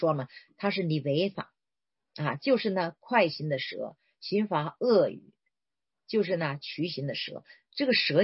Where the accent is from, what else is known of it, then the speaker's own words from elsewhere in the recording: China; born there; 就像我50多岁了，我是60年代末在中国出生的，